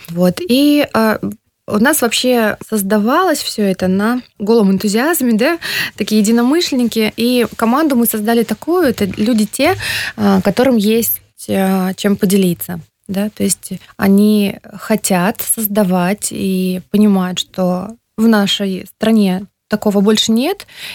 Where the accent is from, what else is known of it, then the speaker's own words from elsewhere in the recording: Kara-Kul, Jalal-Abad Region, Kyrgyzstan; Я нет. Я здесь родилась, в Талаской области на тот момент. Сейчас это уже Джалалабад, город Каракуль. Я оттуда.